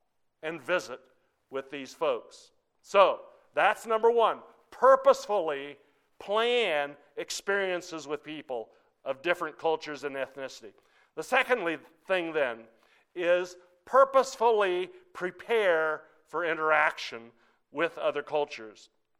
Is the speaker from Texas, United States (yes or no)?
yes; Abilene, Texas, United States; I grew up here in Abilene.